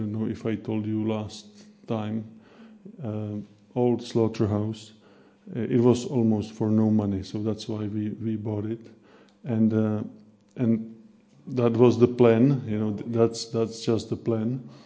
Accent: Nové Město nad Metují, Hradec Králové Region, Czechia; English is a second language; This is Prague, but I'm not from Prague. I'm from this little place where the mark is. This place is called Nové Město nad Metují. You don't need to bother with pronunciation. It's a small, relatively small town.

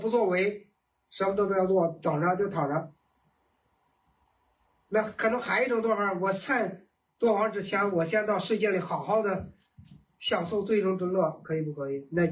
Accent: Beijing, China; 用我们北京人的话说叫姥姥不疼舅舅不爱的人

